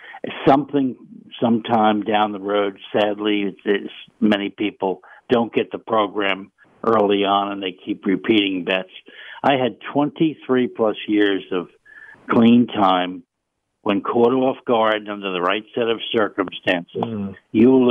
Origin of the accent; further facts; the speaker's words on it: Union City, New Jersey, United States; and I grew up in Union City, where some of these guys were from